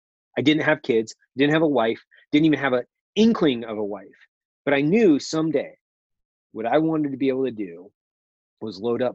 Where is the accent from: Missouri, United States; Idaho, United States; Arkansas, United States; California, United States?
Idaho, United States; I grew up in Idaho. I grew up running rivers in, you know, high school and college in my kayak.